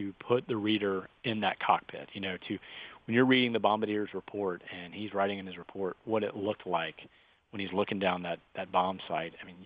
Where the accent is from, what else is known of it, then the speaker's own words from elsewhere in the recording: South Carolina, United States; because I'm from South Carolina. I live in Charleston.